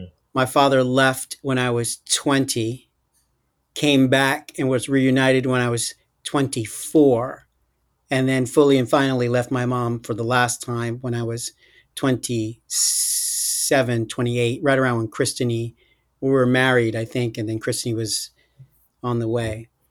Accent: Brooklyn, New York, United States; So I was born and raised in Brooklyn, spent some time in the suburbs for a bit, but mostly in Brooklyn.

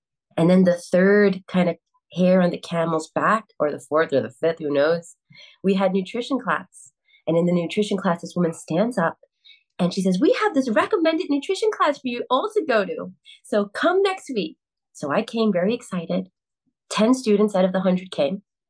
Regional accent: Bronx, New York, United States; born there; And I'm a Puerto Rican woman. I was born in the Bronx.

